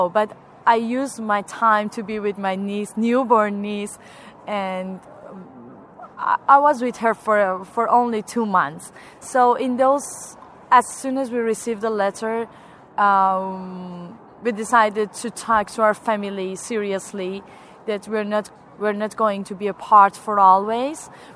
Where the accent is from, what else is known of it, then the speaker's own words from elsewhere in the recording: Iran; English is a second language; now in Guelph, Canada; I'm from Iran.